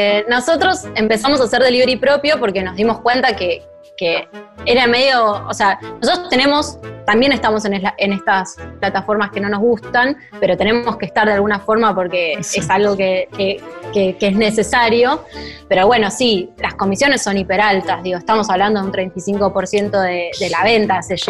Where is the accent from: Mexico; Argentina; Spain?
Argentina; nosotros como argentinos no tenemos como esa noción de que la comida tiene mucho tiempo de cocción